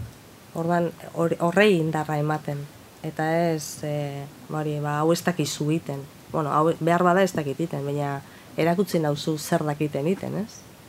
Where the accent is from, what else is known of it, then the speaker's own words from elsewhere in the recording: Getaria, Basque Country, Spain; ni txikian izanean, nire herrian Getaian, herri txiki bat